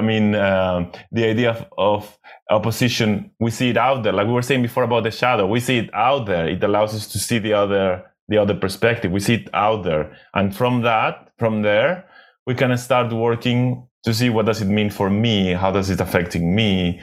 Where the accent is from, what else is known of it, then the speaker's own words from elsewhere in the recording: Argentina; also born or lived in Spain; now in Greece; So I'm from Argentina and the same thing is happening there. And I lived in Spain a long time and the same thing is happening there. I'm in Greece now, but to be honest, I don't know much about Greek politics because I can't speak Greek yet